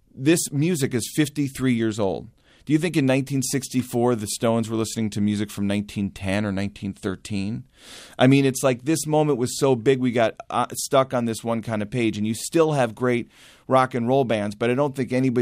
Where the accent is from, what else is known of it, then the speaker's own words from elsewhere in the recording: Chicago, Illinois, United States; I grew up in Chicago. All this music really comes through Chicago and Chess Records. And I always said, like, the road from the north side of Chicago where I grew up to the south side went through England.